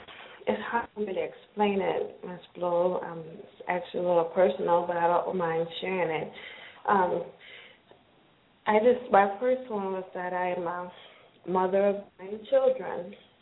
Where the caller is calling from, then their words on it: Georgetown, South Carolina, United States; I'm calling from Georgetown, South Carolina.